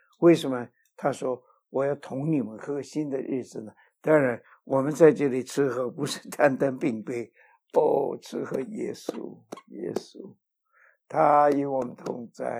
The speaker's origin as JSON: {"language": "Chinese", "country": "China", "said": "我们中国人从前呢有一句话啊，我们就是为了一口饭吧。"}